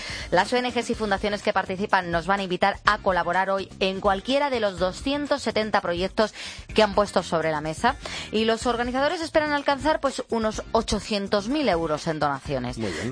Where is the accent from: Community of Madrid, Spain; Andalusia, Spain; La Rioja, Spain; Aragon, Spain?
Andalusia, Spain; Seville; Un saludo desde el Dólar Almería, aunque soy de Sevilla.